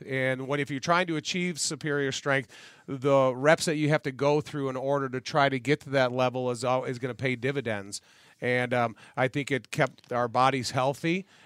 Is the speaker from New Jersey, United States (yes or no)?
no; Joliet, Illinois, United States; between Francis Rudiger, who I was raised with in Joliet